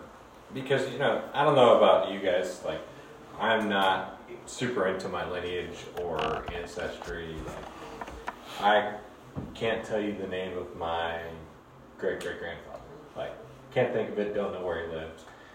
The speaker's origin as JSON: {"language": "English", "town": "St. Charles", "region": "Missouri", "country": "United States", "said": "Like, okay, I don't walk up to people like, hi … I'm from St. Charles, Missouri."}